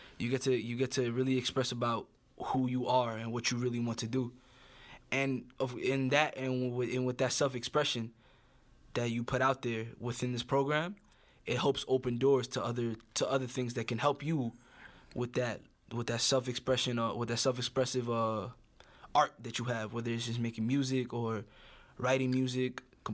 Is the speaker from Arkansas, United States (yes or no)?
no; New York City, New York, United States; I just tell people I'm from Highbridge. Like, I have that much pride in the borough that I come from, and in that one section too